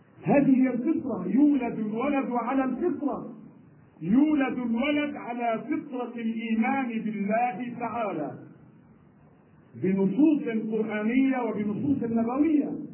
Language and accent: Arabic; Lebanon; وهنالك تسجيل فيلم عندنا في لبنان